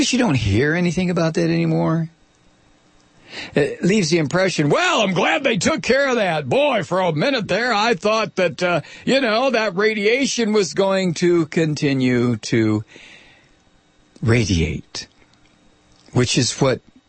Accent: Toledo, Ohio, United States; Toledo, my hometown, that has failed several times.

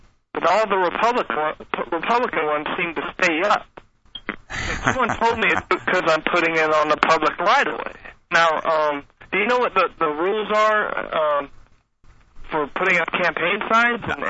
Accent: Dawsonville, Georgia, United States; I'm from Dawsonville, Georgia.

